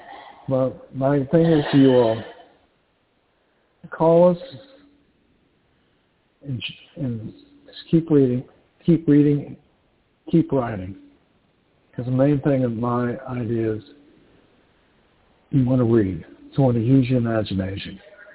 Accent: Galveston, Texas, United States; which I'm a fifth generation, what they refer to as BOI, born on the island of Galveston. So it's my hometown.

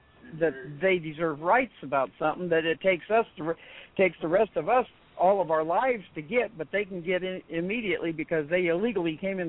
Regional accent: New Mexico, United States; because I grew up in New Mexico. I was down on that border for a long time.

